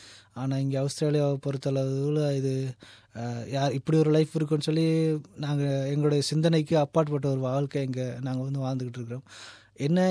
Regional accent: Bogawantalawa, Central Province, Sri Lanka; moved away as an adult; now in Australia; இலங்கையில் நான் ஒரு ஊடகவியலாளராக பணியாற்றி இருக்கின்றேன். நான் பிறந்து வளர்ந்தது எல்லாமே பொகவந்தலாவில் தான்.

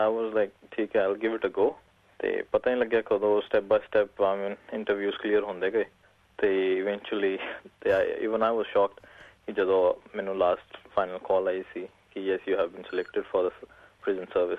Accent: Mohali, Punjab, India; moved away as an adult; now in Melbourne, Australia; ਜੀ ਮੈਂ ਇੰਡੀਆ ਤੋਂ ਹੈਗਾ ਮੋਹਾਲੀ ਤੋਂ, ਤੇ ਮੈਂ ਆਇਆ ਸੀ ਆਸਟ੍ਰੇਲੀਆ ਮੈਲਬਰਨ ਇਨ 2005

